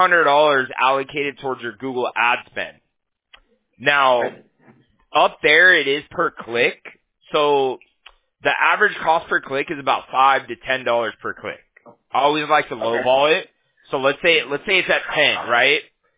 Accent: Huntington Beach, California, United States; Yeah, I'm from Huntington Beach. Our company's based in Fountain Valley, you know, so.

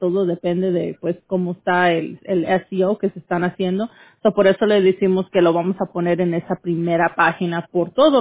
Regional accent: California, United States; born there; en mi familia, ellos vienen de Guadalajara, ahí en Jalisco. Yo aquí nací, en California.

